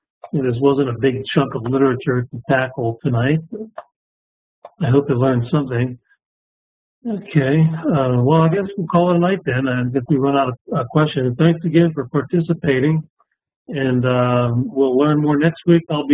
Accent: United States; the most encouraging thing to me as an American

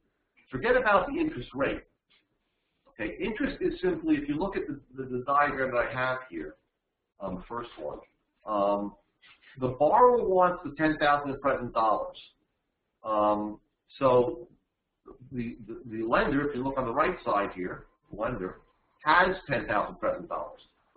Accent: New Jersey, United States; despite the fact that my name is ends in a vowel and I come from New Jersey

